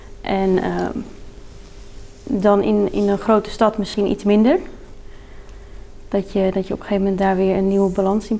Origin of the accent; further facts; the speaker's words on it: Texel, North Holland, Netherlands; now in Soest, Netherlands; Ik kom oorspronkelijk van Texel.